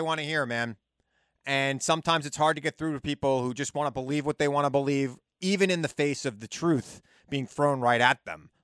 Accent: New York, United States; And as a New Yorker, I think it was one of the worst days of my life.

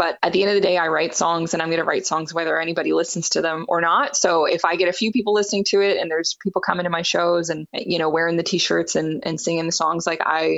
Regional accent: British Columbia, Canada; So I'm based in Abbotsford, BC. I grew up in kind of the Fraser Valley area, which for those of you that aren't from the BC area is not too far outside of Vancouver.

